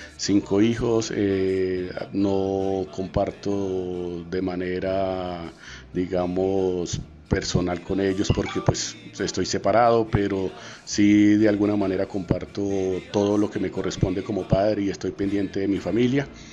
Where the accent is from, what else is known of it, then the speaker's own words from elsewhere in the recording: Tolima, Colombia; que nosotros, el sur del Tolima, también es de este país, que también somos colombianos